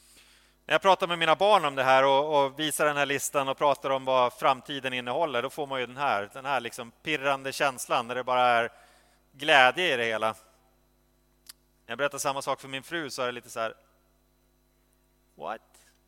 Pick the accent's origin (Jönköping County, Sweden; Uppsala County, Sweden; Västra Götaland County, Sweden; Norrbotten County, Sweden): Norrbotten County, Sweden; Piteå; jag växte upp i Piteå, vi hade inga trafikljus, men var vi inte fler än 50 000 i staden heller.